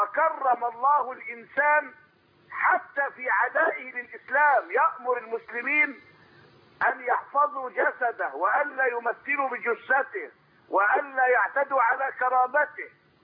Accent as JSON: {"language": "Arabic", "country": "Egypt", "said": "الإعلاميين اللي عندنا في مصر"}